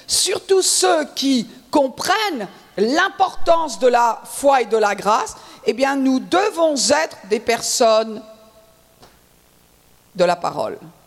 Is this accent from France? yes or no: yes; Brittany, France; Et comme je suis bretonne et que j'aime le son du vent, ça allait.